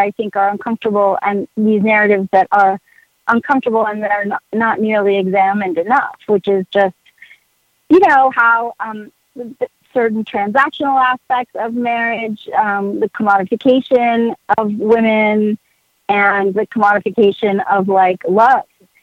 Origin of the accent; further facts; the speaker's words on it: Spain; And in fact, I grew up in Spain, and I spent the summer in London, the summer before they got married.